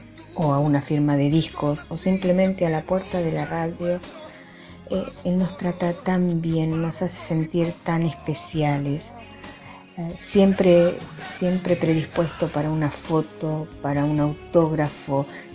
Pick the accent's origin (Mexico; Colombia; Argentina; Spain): Argentina; soy de Argentina y pertenezco al club de fans … Buenos Aires.